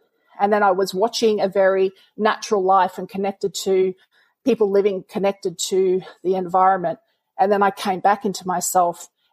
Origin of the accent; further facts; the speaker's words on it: Wynnum, Queensland, Australia; So you have to remember that I was a young lass growing up in Wynnum without any real cultural support. My grandmother lived up in Cairns.